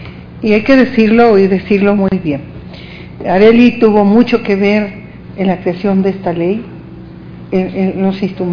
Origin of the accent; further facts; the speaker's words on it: Nayarit, Mexico; Hemos sentido allá en lo recóndito de los municipios y del estado de donde yo soy, Nayarit